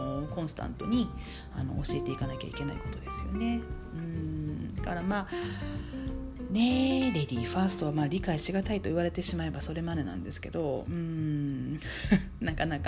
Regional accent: Nagoya, Aichi, Japan; 私名古屋出身なんですけどちょっと訛りでね分かる人もいるかもしれないですけど、

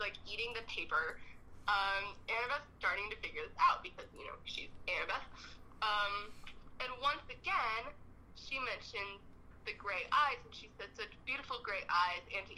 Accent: New Jersey, United States; born there; Okay, we aren't from New York. We've been to New York a couple times. I was born in New Jersey. I don't remember New Jersey.

